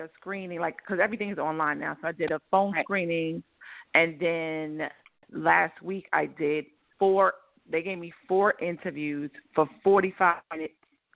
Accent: New York, United States; I never call myself a New Yorker, even though I'm from New York.

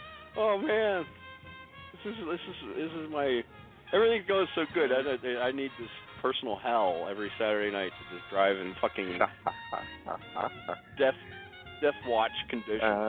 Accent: Canada; Jeez, I'm Canadian.

